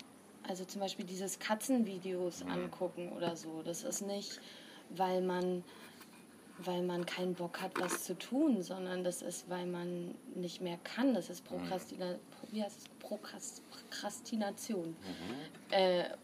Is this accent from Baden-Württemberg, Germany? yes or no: yes; Mannheim, Baden-Württemberg, Germany; now in Munich, Germany; Also ich bin ja aus Mannheim